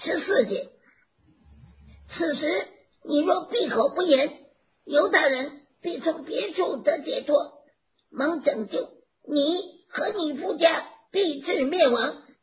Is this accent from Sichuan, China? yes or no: no; Fujian, China; also born or lived in Tianjin; 我们是福建人，是福建人。是吧？这个，但是我父母结婚以后，他们就定居在中国的天津，这是北方了，要住在天津，